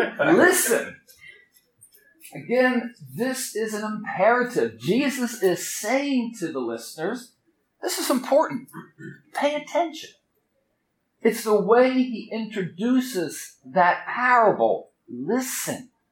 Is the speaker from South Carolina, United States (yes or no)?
no; Wheaton, Illinois, United States; Well, C.S. Lewis, because I come from Wheaton, I need to quote C.S. Lewis a few times.